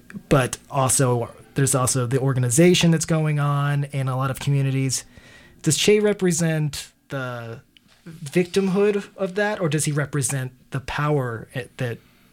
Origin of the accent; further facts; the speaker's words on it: Florida, United States; and I'm from Florida, actually, so it's very much a crossroads of a lot of Latin cultures, Puerto Rico and Cuba, right.